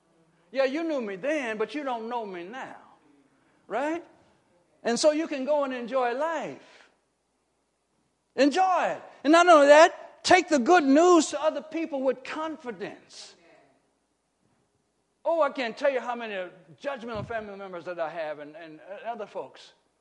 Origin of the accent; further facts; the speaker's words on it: Arkansas, United States; You see, I grew up in Arkansas.